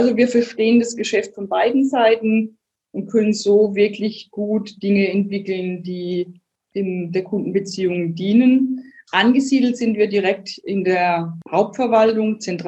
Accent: Bavaria, Germany; als Bayer

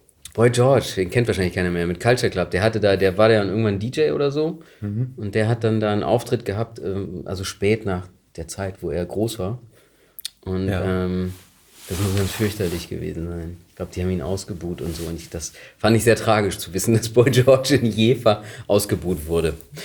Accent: Germany; Gerade so als Friese.

